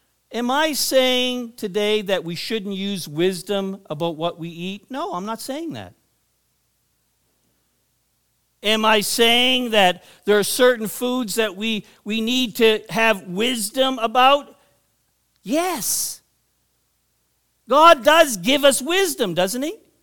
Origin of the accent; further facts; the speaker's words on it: New Brunswick, Canada; Where I grew up in New Brunswick, there were large groups of Pentecostals